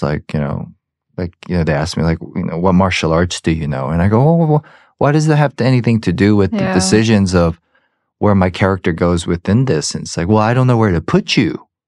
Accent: Georgia, United States; even though I'm from Georgia and you know, I'm American as apple pie

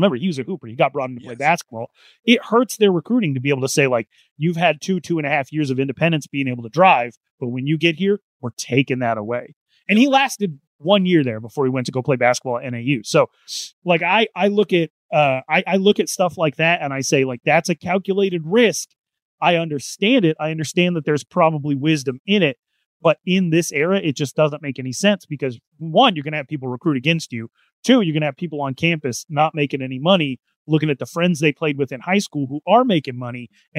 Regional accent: Wyoming, United States; I root for Wyoming. I'm from Wyoming, and Boise State's the bully on the block out there.

